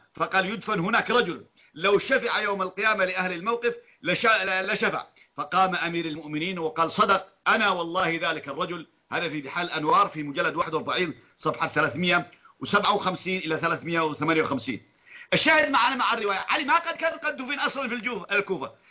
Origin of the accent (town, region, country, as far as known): Yemen